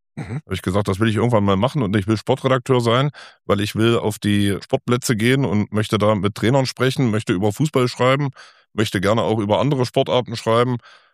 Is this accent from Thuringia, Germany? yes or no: yes; Silberhausen, Thuringia, Germany; also born or lived in Dingelstedt; Und dann bin ich in Dingelstedt aufgewachsen, vielmehr dann in Silberhausen vor allen Dingen.